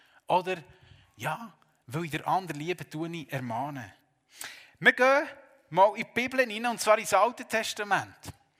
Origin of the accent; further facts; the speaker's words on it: Switzerland; Und erst noch als Schweizer so oder hier in unserer Gesellschaft